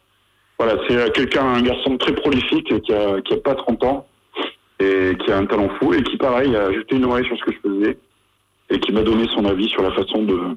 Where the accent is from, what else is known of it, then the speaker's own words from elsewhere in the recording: France; le problème, quand on est français, en fait, même si on a un bon niveau d'anglais